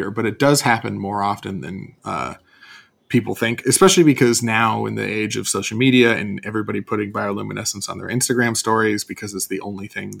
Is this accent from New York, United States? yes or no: no; Hermosa Beach, California, United States; Oh, land of my hometown to watch that bioluminescence.